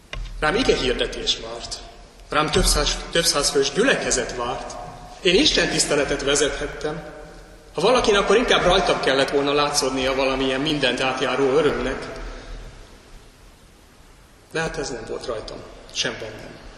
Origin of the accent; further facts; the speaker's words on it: Pomáz, Pest, Hungary; ott álltam szülővárosom Pomáz vasútállomásán